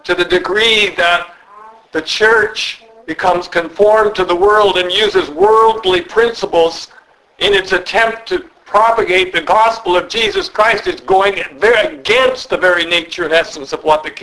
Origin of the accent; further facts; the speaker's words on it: Canada; now in United States; I was born as a Canadian, and I'm therefore a Canadian citizen by birth. But I became an American citizen by naturalization